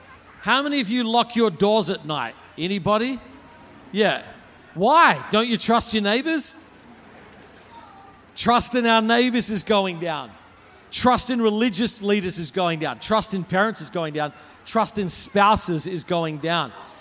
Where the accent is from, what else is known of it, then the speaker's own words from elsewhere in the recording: Australia; I'm from Australia, if you can't tell.